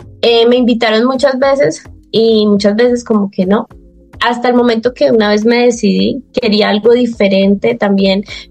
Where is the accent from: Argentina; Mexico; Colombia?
Colombia; Meta; Yo inicialmente empecé en el departamento del Meta. Yo soy llanera, actualmente vivía en la ciudad de Villavicencio.